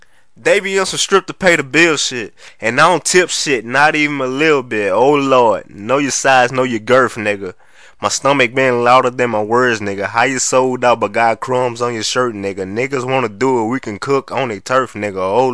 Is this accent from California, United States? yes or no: yes; California, United States; I swear to God, I'm from California and I ain't been past the Louisiana state line.